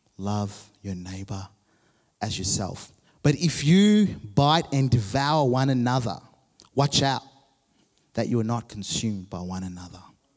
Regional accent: Zimbabwe; Growing up in Zimbabwe, man, I wanted to be free

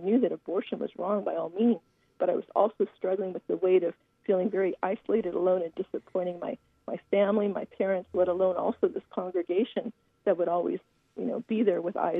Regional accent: California, United States; also born or lived in Colorado Springs; Well, I am a native of Southern California, and that's where I currently reside. And we lived here most of my life

